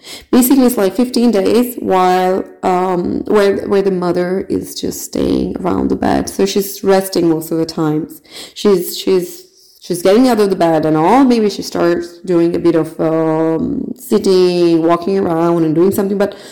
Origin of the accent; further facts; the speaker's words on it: Pakistan; as you can see from my name, I am originally from Pakistan